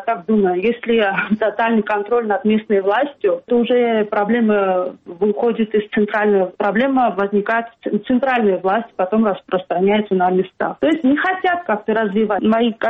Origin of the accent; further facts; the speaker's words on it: Akhalkalaki, Samtskhe-Javakheti, Georgia; почему я из Ахалкалаки поехала туда